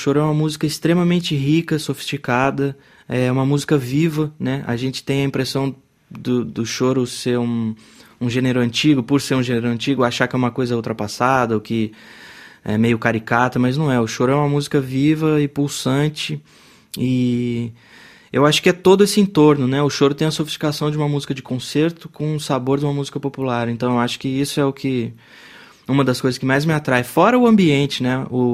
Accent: Avaré, São Paulo, Brazil; also born or lived in Ribeirão Preto; eu nasci em Ribeirão Preto, mas eu logo me mudei para Avaré, também no interior de São Paulo, então eu me considero avareense, né? Mais do que ribeirão pretano.

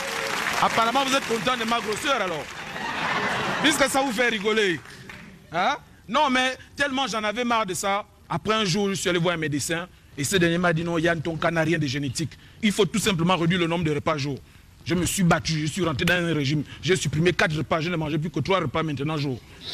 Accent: Gabon; je viens du Gabon.

